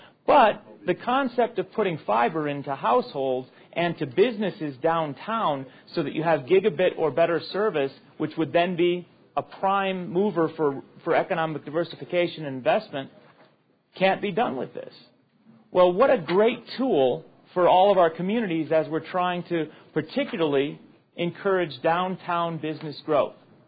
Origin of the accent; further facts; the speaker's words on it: Laramie, Wyoming, United States; I can't think of a better economic development opportunity for my hometown. As a matter of fact, that's probably the A game I can think of in terms of drawing the type of industry we want to diversify to downtown Laramie